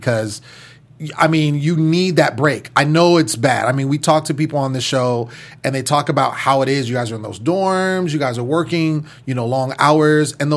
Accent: California, United States; And, you know, I'm from Northern California, so we all know who

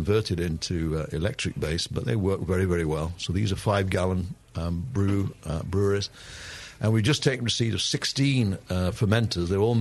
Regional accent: England, United Kingdom; But I'm English.

